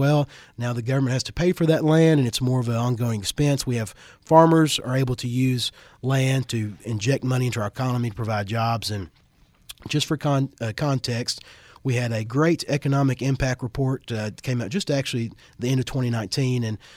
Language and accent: English; Kentucky, United States; But it was opposed in my home state of Kentucky, the Kentucky Farm Bureau, and a lot of Southern states.